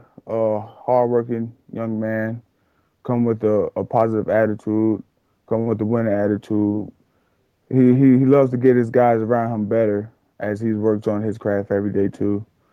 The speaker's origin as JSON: {"language": "English", "town": "Portsmouth", "region": "Virginia", "country": "United States", "tie": "born or raised there", "said": "Well, really, I grew up in Portsmouth, Virginia, Don's, Virginia, and, growing up, I had both parents"}